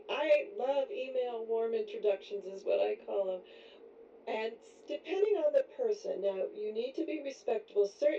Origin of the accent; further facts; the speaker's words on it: Oregon, United States; I'm from Oregon, and most people, sometimes people don't even know where Oregon is. It's above California.